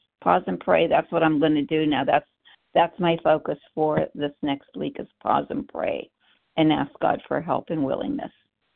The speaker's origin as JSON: {"language": "English", "region": "Ohio", "country": "United States", "said": "I'm from Ohio."}